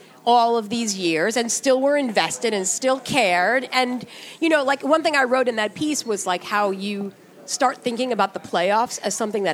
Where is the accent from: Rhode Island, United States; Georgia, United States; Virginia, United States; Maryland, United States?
Maryland, United States; Baltimore; You know, like, I'm from Baltimore. This is my team.